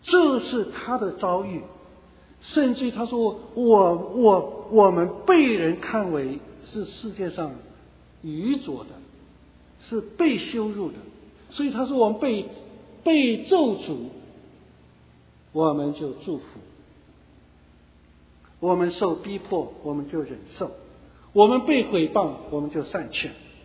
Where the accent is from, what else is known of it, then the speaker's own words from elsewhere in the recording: China; 我们中国人都盼望做医生了